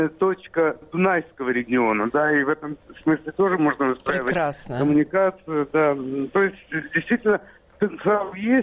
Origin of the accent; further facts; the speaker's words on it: Odesa, Odesa Oblast, Ukraine; потому что я украинец, с этим надо что-то делать, но я одессит, это все равно я одессит.